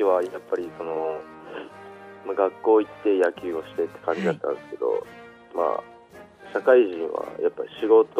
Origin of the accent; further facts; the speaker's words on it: Hokkaido, Japan; 北海道です。